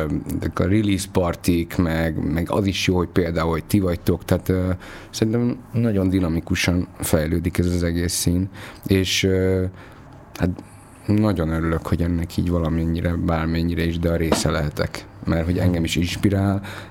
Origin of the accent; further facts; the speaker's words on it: Transylvania, Romania; Meg egyébként én is ugye erdélyi származású vagyok